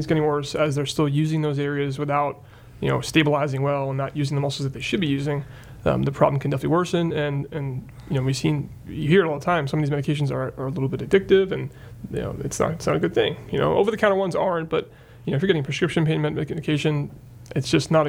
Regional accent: New Jersey, United States; we joke about this because I'm from New Jersey.

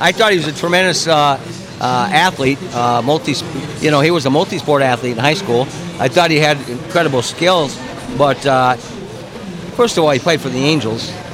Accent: Des Moines, Iowa, United States; I'm from Des Moines.

